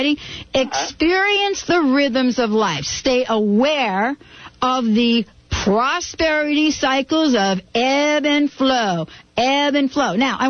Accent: New York, United States; accent: New York; Listen, that's so my New York accent.

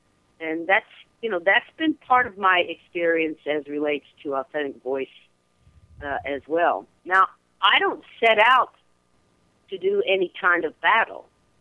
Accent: the South, United States; how has growing up in the South influenced my voice

